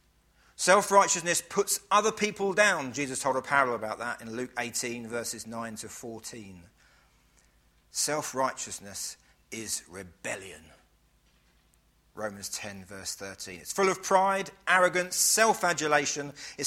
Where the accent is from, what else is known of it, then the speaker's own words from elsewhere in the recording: United Kingdom; born there; I was born in Britain.